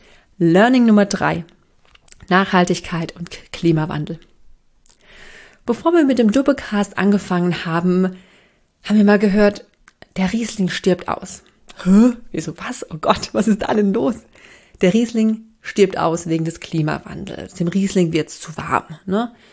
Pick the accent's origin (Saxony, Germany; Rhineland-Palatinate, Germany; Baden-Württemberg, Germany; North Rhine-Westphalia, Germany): Rhineland-Palatinate, Germany; wir kommen aus der Pfalz, wir lieben die Pfalz.